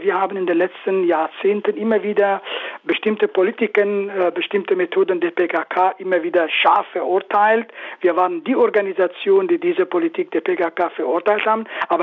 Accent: Afrin, Aleppo Governorate, Syria; in Nordsyrien, wo ich geboren bin, zum Beispiel in meiner Heimat Afrin.

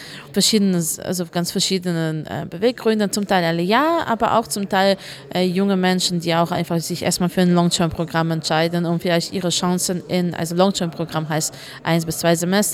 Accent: Germany; Ich komme halt aus Deutschland.

